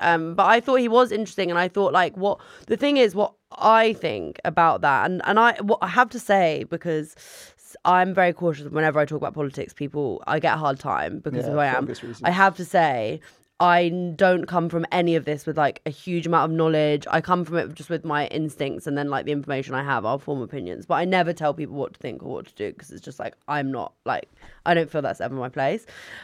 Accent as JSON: {"language": "English", "region": "London", "country": "United Kingdom", "said": "I'm from North London."}